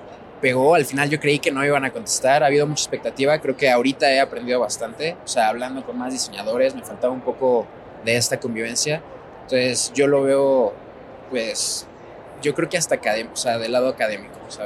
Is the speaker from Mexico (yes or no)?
yes; Querétaro, Mexico; Yo soy de Querétaro.